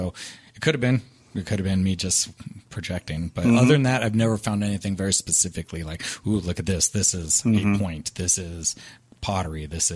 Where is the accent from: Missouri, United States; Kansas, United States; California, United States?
California, United States; Back in junior high, we went on a science field trip to the bluffs right by the ocean. I'm from Southern California.